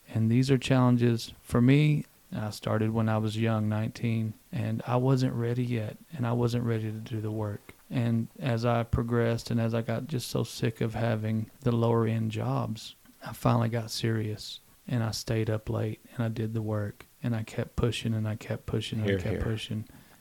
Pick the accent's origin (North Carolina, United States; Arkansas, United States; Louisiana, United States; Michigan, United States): Arkansas, United States; Hot Springs; also born or lived in Glenwood / Caddo Gap; I too had several different little towns that I would call home, my hometown, Hot Springs being one of them, Glenwood being another one. Actually, I'm more close to this really tiny town called Caddo Gap.